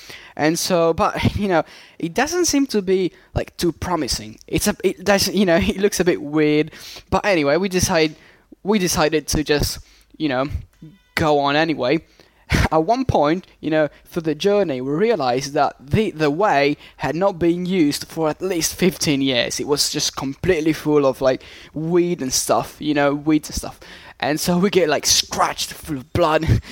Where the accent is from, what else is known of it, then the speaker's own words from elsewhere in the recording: Sicily, Italy; English is a second language; from Sicily.